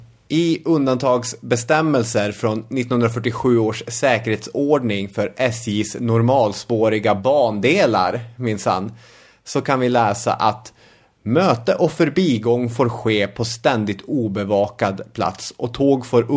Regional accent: Arvidsjaur, Norrbotten County, Sweden; Och Akkavare ligger såklart i Arvidsjaur. Min hemort.

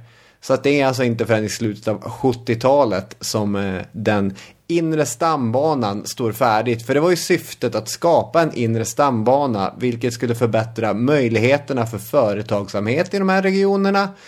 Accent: Arvidsjaur, Norrbotten County, Sweden; Och Akkavare ligger såklart i Arvidsjaur. Min hemort.

